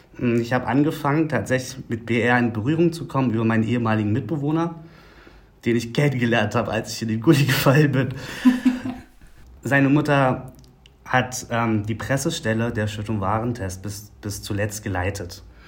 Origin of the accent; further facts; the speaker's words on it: Berlin, Germany; Ich bin Berliner durch und durch, geboren damals in Berlin-Marzahn. Mehrfach in der Stadt umgezogen, aber wirklich losgelassen hat sie mich nie.